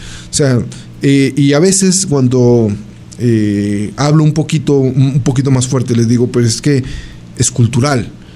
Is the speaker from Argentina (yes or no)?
no; Mexico; creer que sí puedo lograr cualquier cosa como mexicano